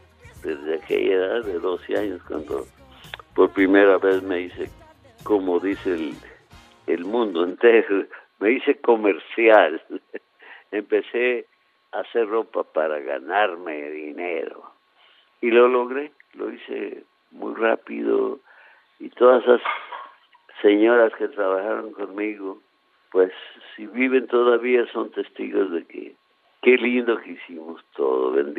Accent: Coalcomán, Michoacán, Mexico; born there; hace un montón de años nací en Cualcomán, Michoacán, y estoy muy orgulloso de mi país, de México.

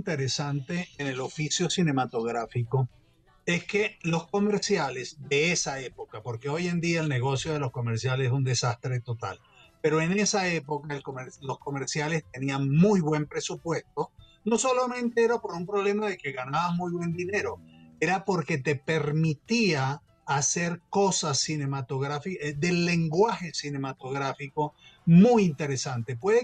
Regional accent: Colombia; also born or lived in Panama / Italy / Venezuela; nací en Panamá, yo he vivido en Italia, he vivido un poco de lado, Venezuela, pero yo soy colombiano, ¿eh?

